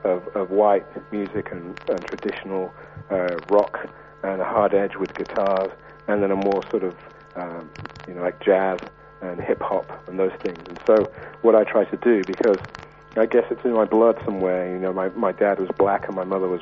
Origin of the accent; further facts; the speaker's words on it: England, United Kingdom; growing up in England and the school, I mean, being a black man